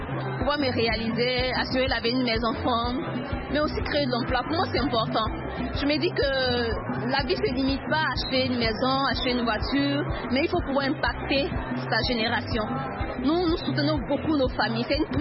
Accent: Côte d’Ivoire; le riz, chez nous en Côte d'Ivoire, c'est plus de 2 millions de tonnes de riz qui doit être distribué

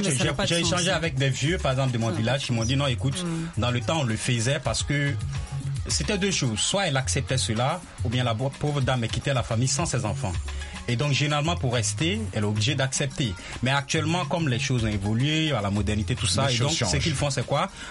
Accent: Burkina Faso; Chez nous, en Afrique de l'Ouest notamment, et au Burkina en particulier, si tu as ton frère qui vient chez toi ou un truc comme ça, et puis tu as ta femme, il ne se considère pas comme. À l'étranger.

